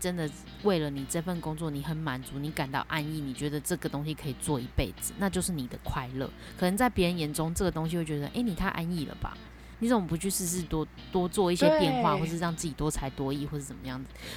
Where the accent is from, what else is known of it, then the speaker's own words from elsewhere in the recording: Taipei, Taiwan; 我们都是台北人，就是我们都在台北，我们没有离乡背景